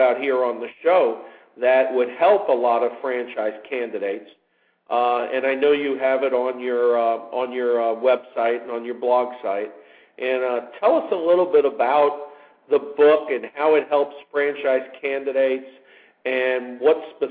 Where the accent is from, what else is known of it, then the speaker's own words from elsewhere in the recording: New York, United States; No, I'm from New York. You know, I enjoy both.